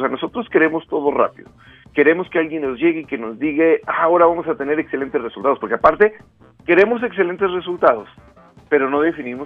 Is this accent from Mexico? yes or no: yes; Mexico; si en algo no somos buenos los mexicanos, es para respetar procesos